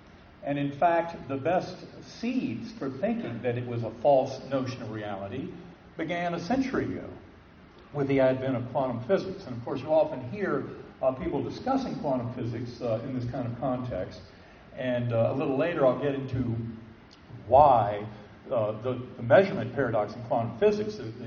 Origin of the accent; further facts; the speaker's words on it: North Carolina, United States; it's not exactly what I might have been taught in my Methodist church growing up in North Carolina.